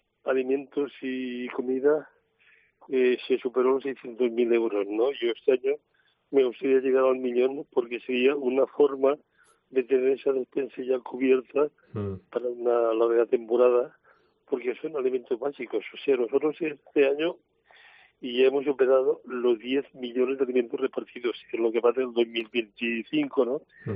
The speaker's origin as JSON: {"language": "Spanish", "region": "Valencian Community", "country": "Spain", "said": "Los valencianos somos, o los españoles, somos muy solidarios."}